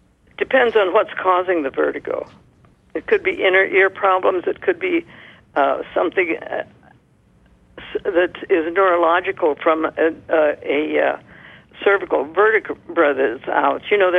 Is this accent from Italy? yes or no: no; India; growing up in India, I saw smallpox, but smallpox has been eradicated.